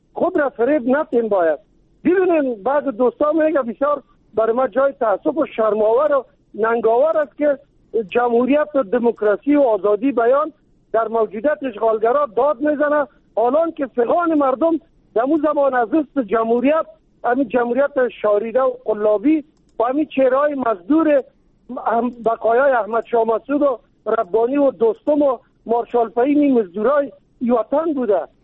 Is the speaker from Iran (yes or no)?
no; Kabul, Afghanistan; ما از کابل هستم، یعنی و در قوم تاجک، ولی مسلمان افغان دوست.